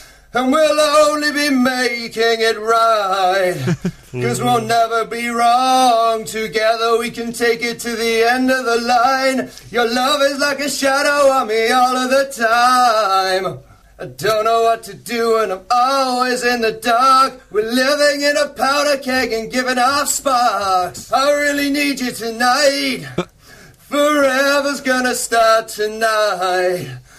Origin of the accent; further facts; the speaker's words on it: West End, South East England, United Kingdom; I'm from West End. It's an area between Southampton and Eastleigh.